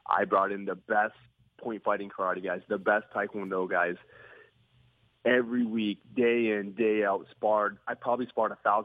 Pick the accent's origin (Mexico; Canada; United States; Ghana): Canada; anytime the UFC offers me a fight there, I feel like I'm the Canadian guy, so I will definitely accept it.